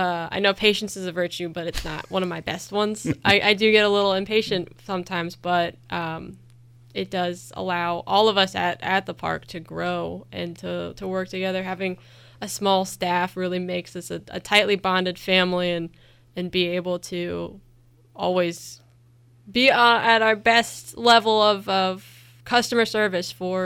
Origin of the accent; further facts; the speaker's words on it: Virginia, United States; I was born and raised in Virginia. In college, I got really into archaeology, so I went to Longwood University and studied archaeology there, and went to grad school in Indiana